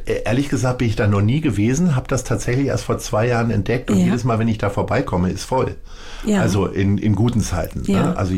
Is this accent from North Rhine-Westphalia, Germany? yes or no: no; Stadthagen, Lower Saxony, Germany; Weil ich komme aus Stadt Hagen. Das ist ein niedersächsischer Ort bei Hannover.